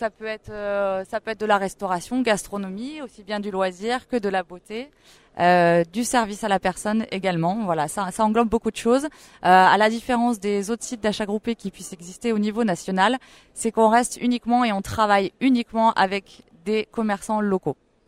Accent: Auvergne-Rhône-Alpes, France; on est originaires tous les deux d'Auvergne. On a nos familles qui sont installées ici et voilà, on a suivi toutes nos études à l'UP Management de Clermont-Ferrand.

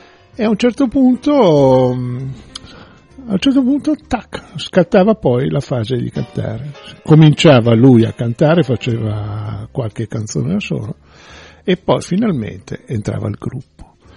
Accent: Milan, Lombardy, Italy; tutti nati e cresciuti a Milano, quindi abbiamo esperienze abbastanza comuni

